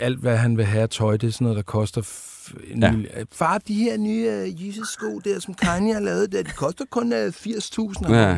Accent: Tårnby, Capital Region of Denmark, Denmark; born there; Født ude ved Tårnby, hvor var det nederen, mand? Der var ikke engang nogen sorte.

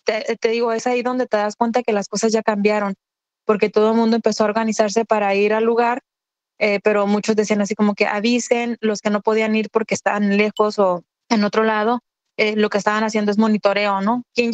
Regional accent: Michoacán, Mexico; Yo soy de Michoacán, me ha tocado ser testigo de algunas situaciones muy difíciles y complicadas

